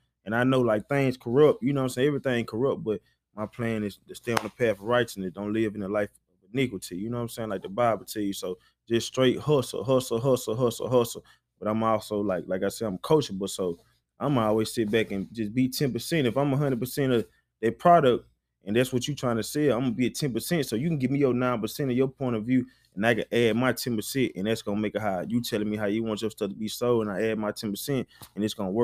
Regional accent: Alabama, United States; also born or lived in Heidelberg, Germany; come from Alabama, you know what I'm saying? Like, I was born in Heidelberg, Germany, so overseas, baby, is really, I'm from overseas, got a passport swag, but come from Alabama.

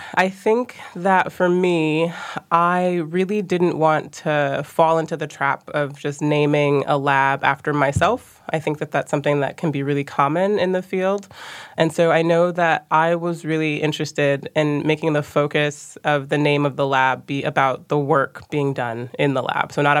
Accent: Midwest, United States; So I am from the Midwest in the United States. So think about areas around Michigan and Ohio, Illinois, and there's certainly a lot of wetlands in those areas.

